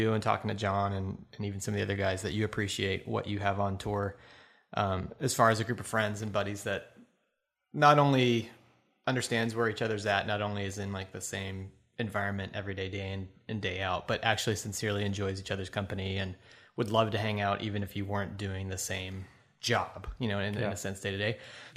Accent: New England, United States; Yeah, me being... a New Englander.

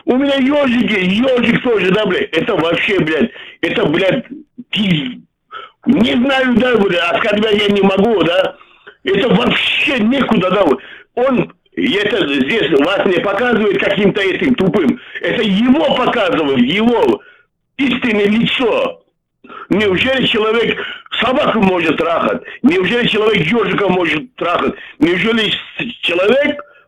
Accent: Tajikistan; now in Moscow, Russia; я из Таджикистана, я сам узбек, но и приехал из Таджикистана, я вот больше 10 лет, я принял гражданство, я здесь живу.

